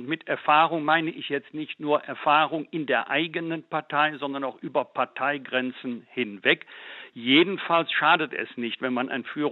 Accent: Bergisch Gladbach, North Rhine-Westphalia, Germany; Ich war über 20 Jahre kommunalpolitisch aktiv in meiner Heimatstadt Bergisch-Gladbach.

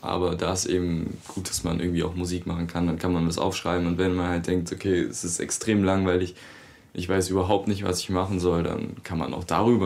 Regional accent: Rottewitz, Saxony, Germany; also born or lived in Dresden; 16 Jahre alt. Ich bin in Dresden geboren worden und lebe aber schon mein ganzes Leben hier in Rottewitz bei Meißen.

